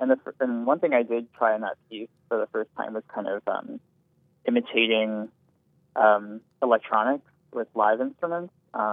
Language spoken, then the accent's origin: English; Marietta, Georgia, United States; also born or lived in Baltimore / Princeton; now in Philadelphia, United States; So I grew up in Marietta, Georgia, and I then moved to Baltimore for college and then went to Princeton for grad school. Now I'm in Philadelphia.